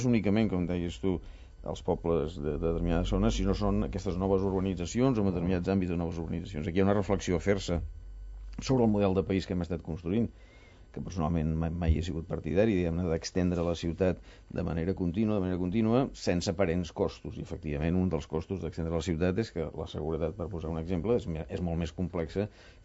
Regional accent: Catalonia, Spain; a mi com a ciutadà català

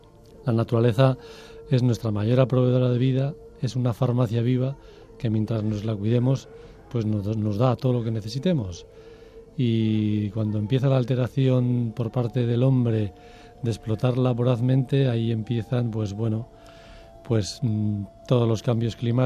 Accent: Puente la Reina, Navarre, Spain; de donde soy yo, de Puente la Reina, Navarra

